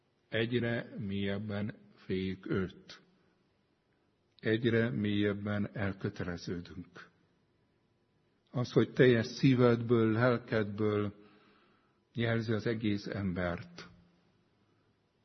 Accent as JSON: {"language": "Hungarian", "region": "Budapest", "country": "Hungary", "tie": "born or raised there", "said": "Nagyon érdekes, én pesti gyerek vagyok"}